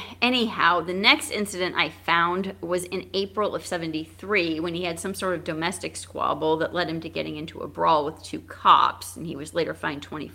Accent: West Coast, United States; I'm from the West Coast.

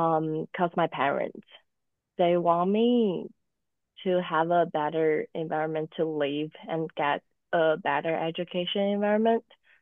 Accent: China; English is a second language; moved away as an adult; now in Canada; I'm from China. So basically, I moved to Canada like 5 years ago for university.

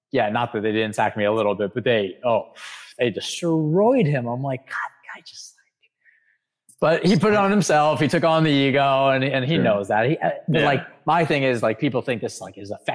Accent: New York, United States; I'm a New Yorker through and through.

